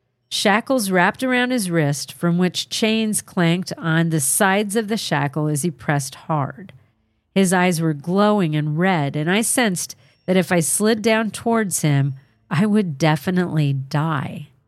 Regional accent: the South, United States; And growing up in the South, we were all aware of slavery

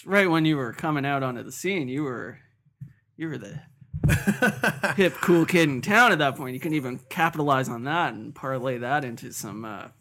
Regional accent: North York, Ontario, Canada; Yeah, I grew up in North York, which was, you know, within close proximity to the York University campus

